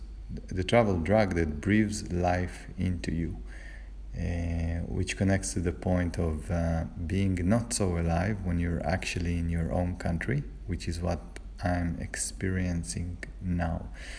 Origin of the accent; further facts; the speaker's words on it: Israel; it's pretty interesting to see that I have less of a life when I'm staying in my home country in Israel in comparison to where I'm traveling.